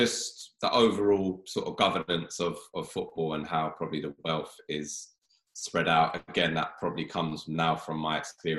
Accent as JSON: {"language": "English", "region": "England", "country": "United Kingdom", "said": "I'm English"}